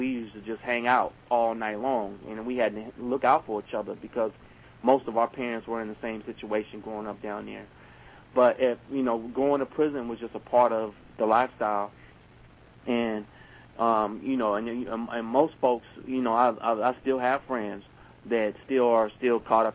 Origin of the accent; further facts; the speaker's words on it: San Francisco, California, United States; I grew up in the Tenderloin in San Francisco.